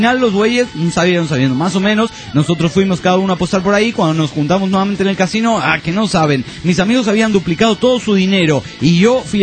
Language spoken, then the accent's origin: Spanish; Andorra; nunca me nombra a mí, que soy de Andorra.